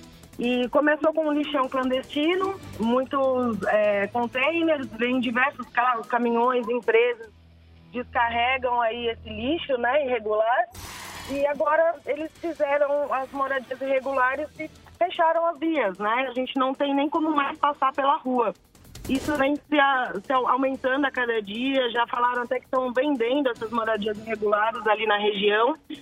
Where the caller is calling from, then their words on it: São Paulo, Brazil; eu sou aqui da região da Barra Funda.